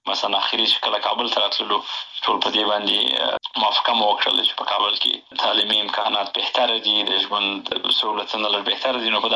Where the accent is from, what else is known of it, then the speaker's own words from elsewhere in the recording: Helmand, Afghanistan; also born or lived in Bagram, Afghanistan / Pakistan / Kandahar / Nangarhar; نو زه په باګرام کې پیدا شوی یم او وروسته د هغې نه فامیل هجرت ته اړ شوی و او پاکستان ته تللی و. د یو څه موده وری و د هغې نه وروسته بیا بېرته راغلی یو په هلمند کې، نو خاپوړي مې په هلمند کې کړي دي.